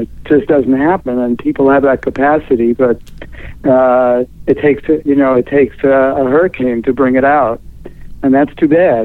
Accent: New York City, New York, United States; moved away as an adult; Well, I grew up in New York City, and that's where I graduated from. New York City, streets of New York City was my education, and I lived there for 25 years. And then I moved to the West Coast from there.

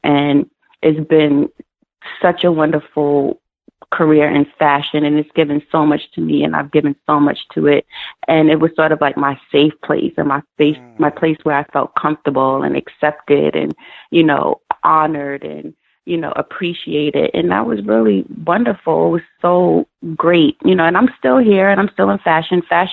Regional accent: Mount Vernon, New York, United States; born there; I was born in Mount Vernon, New York, to a Japanese and Jamaican mother and an African-American dad.

